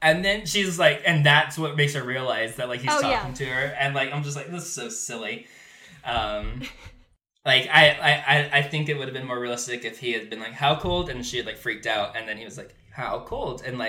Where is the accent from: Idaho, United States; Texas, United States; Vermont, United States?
Texas, United States; In theory, but we're from Texas